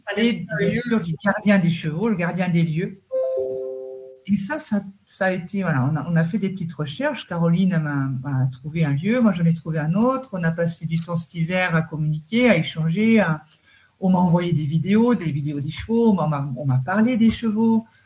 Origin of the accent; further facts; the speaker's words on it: Germany; c'est vrai que toute petite, j'ai grandi en Allemagne